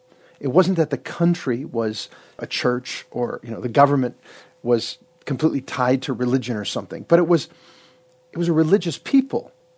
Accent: Minnesota, United States; I remember when I was a little boy in my hometown in southern Minnesota

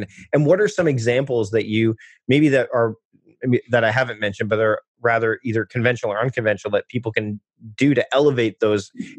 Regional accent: Ontario, Canada; I grew up near Toronto, where it's, very much a live to work mentality.

